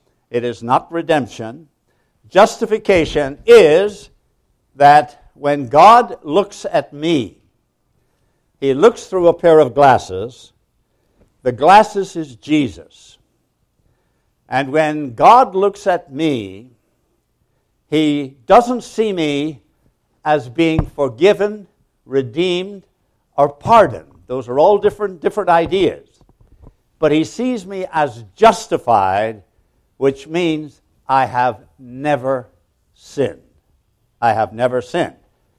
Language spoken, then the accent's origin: English; Ireland; being an Irishman and not going by the rules